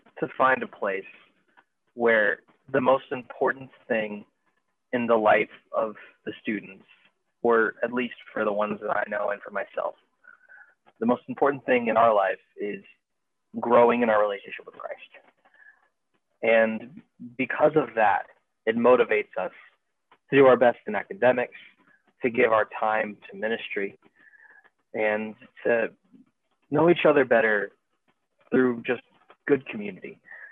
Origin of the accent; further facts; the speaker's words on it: Houston, Texas, United States; Well, I'm originally from North Houston, just north of the Kingwood area, for those who would know that area.